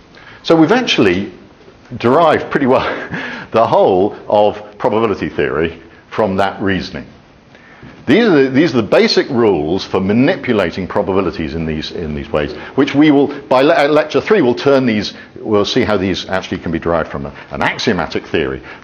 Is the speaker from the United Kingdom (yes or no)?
yes; England, United Kingdom; I'm not going to be correct English. I'm English. I'm allowed to use bad English.